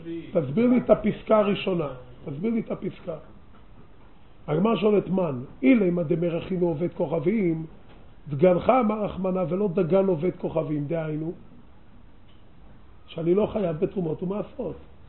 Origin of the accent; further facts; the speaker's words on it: Jerusalem, Jerusalem District, Israel; אנחנו ירושלמים.